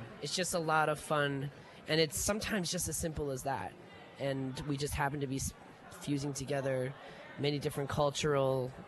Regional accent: United States; growing up in America and experiencing as young people around many different types of experiences, and not only music, I mean, just American culture.

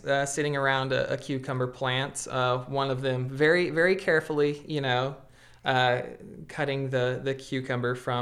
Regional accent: Arkansas, United States; I was thinking, because, you know, I'm from Arkansas, you know, I've been raised here, so I wanted to name my comic strip The Natural State.

